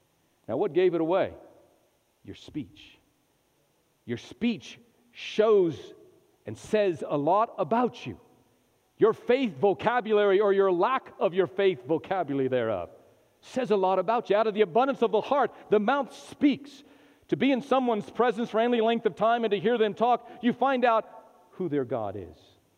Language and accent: English; New Mexico, United States; also born or lived in Oklahoma; now in Texas, United States; Now, I've lived in three different states. Born and raised in New Mexico. Spent some time in Oklahoma going to Bible school, and then I got to Texas as quickly as I could.